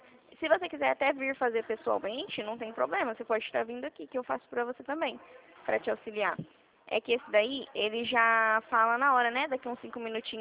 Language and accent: Portuguese; Dracena, São Paulo, Brazil; Mas assim, eu sou aqui de Dracena mesmo.